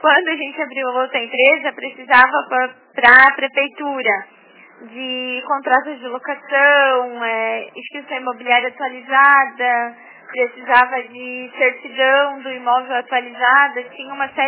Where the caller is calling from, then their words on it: Tijucas, Santa Catarina, Brazil; Eu sou aqui de Tijucas.